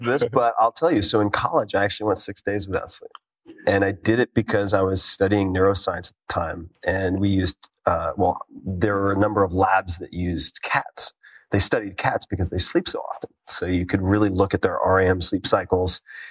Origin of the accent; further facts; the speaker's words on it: New York, United States; Tick that I grew up with in Long Island.